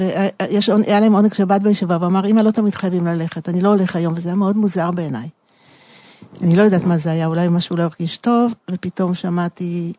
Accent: Tel Aviv, Tel Aviv District, Israel; אני גדלתי בתל אביב ביד אליהו

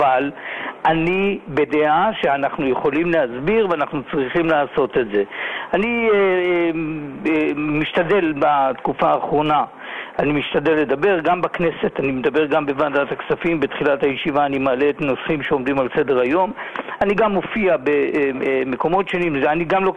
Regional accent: Ofakim, Southern District, Israel; אנחנו באנו יחד, הוא בא מסדרות, אני מאופקים.

